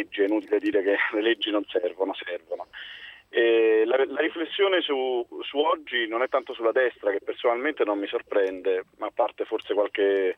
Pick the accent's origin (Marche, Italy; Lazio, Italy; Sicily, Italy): Lazio, Italy; Rome; sono di Roma, appunto, ho 39 anni, sono gay e di sinistra.